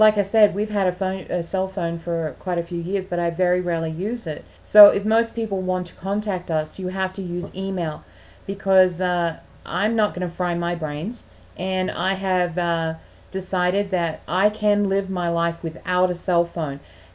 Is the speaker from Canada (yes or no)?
no; Australia; moved away as an adult; now in United States; I do want to say, though, as an Australian who has been legal resident in this country for 23 years, I came here to America because of your constitution